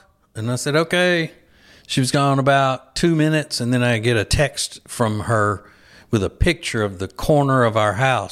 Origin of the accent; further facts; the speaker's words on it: Louisiana, United States; And I don't remember having hornets growing up in Louisiana.